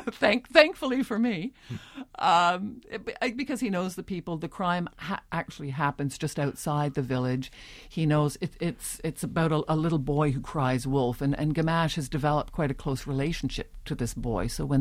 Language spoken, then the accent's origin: English; Canada; even though I'm Canadian.